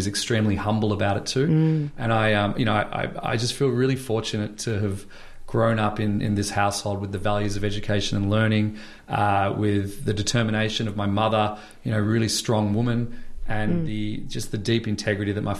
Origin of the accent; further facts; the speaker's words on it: Melbourne, Victoria, Australia; also born or lived in Townsville; I'm a Melbourne boy. My parents were teachers working in the education system and grew up in Melbourne, the Dandenongs, Townsville for a little while, and then back to Melbourne. So I'm from the Cheltenham, Parkdale area.